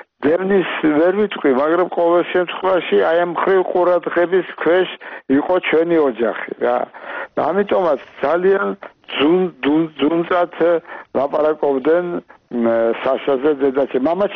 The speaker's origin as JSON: {"language": "Georgian", "region": "Tbilisi", "country": "Georgia", "tie": "born there", "said": "საშა წავიდა საფრანგეთში იმ სახლიდან, დღევანდელ ტაბიზის ქუჩიდან, სადაც მე დავიბადე. იმ სახლში დავიბადე, საიდანაც საშა წავიდა საფრანგეთში სასწავლებლად. Ну, მანამდე აქ თბილისში სწავლობდა"}